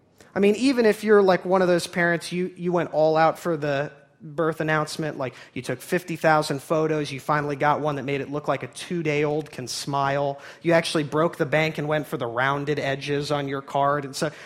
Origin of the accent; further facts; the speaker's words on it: Los Angeles, California, United States; I grew up in Los Angeles, California, in the days much like now, where Los Angeles had no NFL team